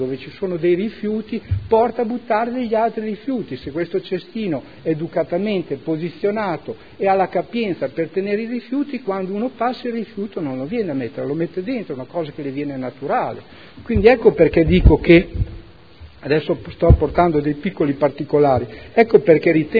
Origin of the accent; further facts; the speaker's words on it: Modena, Emilia-Romagna, Italy; Io sinceramente come modenese